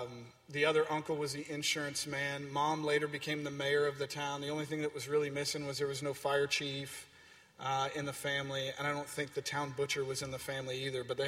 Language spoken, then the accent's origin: English; San Antonio, Texas, United States; I grew up in San Antonio, and I was about 11 years old when my parents got divorced